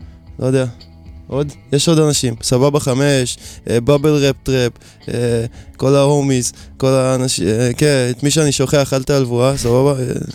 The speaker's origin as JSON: {"language": "Hebrew", "town": "Rishon LeZion", "region": "Central District", "country": "Israel", "said": "אני מראשון."}